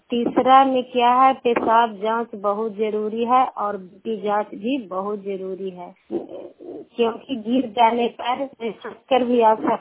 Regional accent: Nalanda, Bihar, India; मेरा पंचायत पंचायत के सीएनआरपी हूँ और नालंदा जिला की निवासी हूँ।

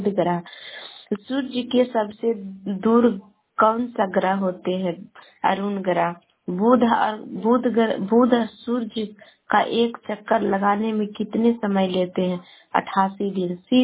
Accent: Bihar, India; मैं गुवासा शेखपुरा से बोल रही, पटना जिला के रहने वाली हूँ।

